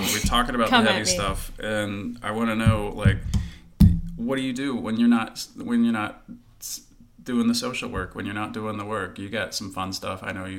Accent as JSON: {"language": "English", "region": "Kentucky", "country": "United States", "tie": "born or raised there", "said": "even though I grew up in Eastern Kentucky, I've lived in Kentucky nearly my whole life, and it's a really white place here."}